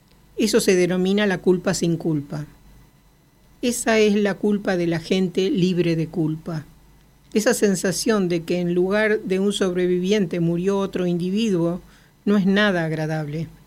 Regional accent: Prague, Czechia; Al averiguar que soy oriundo de Praga, preguntó, ¿tienes un reloj?

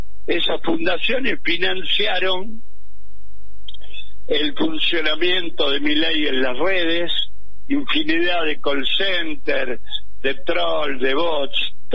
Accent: La Matanza, Buenos Aires Province, Argentina; O como decía aquel poeta de mi tierra, de La Matanza

